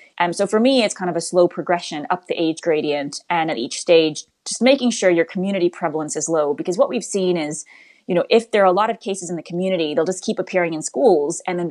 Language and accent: English; Florida, United States; I've seen it in Florida, my home state as well.